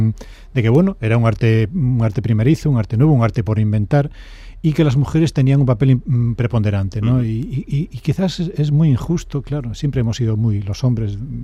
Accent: Galicia, Spain; yo soy gallego, ajá, como bien sabes, y vivo en Andalucía, ¿no?

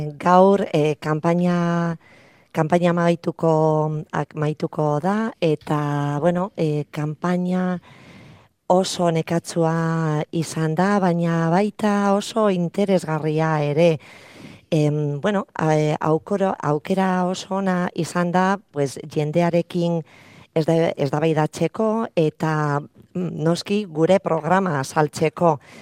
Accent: Barakaldo, Basque Country, Spain; Basque is a second language; ni Barakaldokoa naiz, eta gure belaunaldian, geneukan euskaraz edo euskara aukera ikasteko

